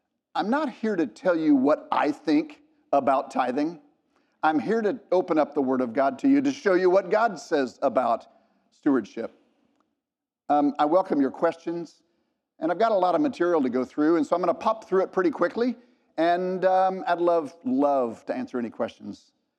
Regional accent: Dallas, Texas, United States; I grew up here in Dallas

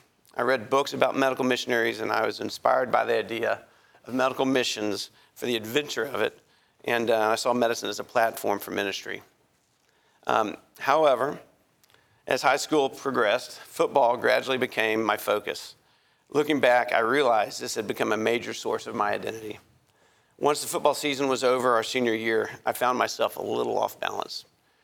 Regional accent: Dallas, Texas, United States; I grew up in Dallas. I went to Holland Park High School. I'm the youngest of four boys.

